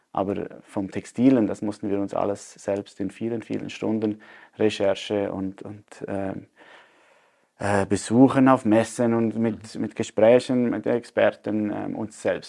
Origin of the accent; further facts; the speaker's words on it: Graubünden, Switzerland; Und wir haben 10, 12 Jahre in Zürich gelebt. Und wenn du in Zürich lebst als Bündner, dann bist du der Bergler.